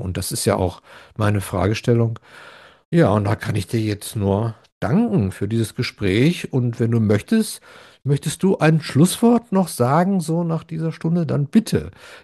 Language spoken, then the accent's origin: German; North Rhine-Westphalia, Germany; now in Kassel, Germany; Und ich hier aus Kassel und ja, dann machen wir jetzt Schluss und dann sage ich, wie man, ich bin ja im Ruhrgebiet groß geworden, da sagt man so schön, bis die Tage.